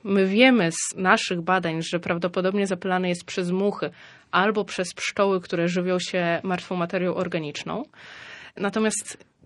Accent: Sopot, Pomeranian Voivodeship, Poland; Ja jestem Sopocianką, prawie że z urodzenia i z serca

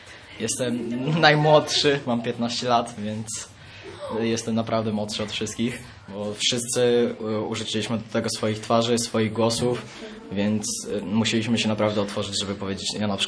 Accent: Sopot, Pomeranian Voivodeship, Poland; jestem z Sopotu

